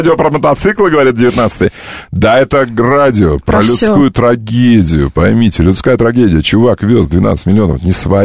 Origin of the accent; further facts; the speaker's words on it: Siberia, Russia; Я сибиряк, дальневосточник.